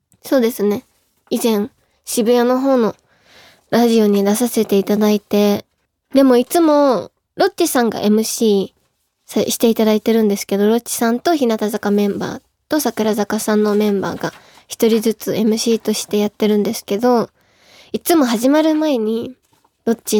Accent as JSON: {"language": "Japanese", "region": "Yamaguchi", "country": "Japan", "said": "あんまりこっちでは私の方言は聞けないと思いますね。はい。難しいと思います。まあ、山口に来たら聞けると思います。"}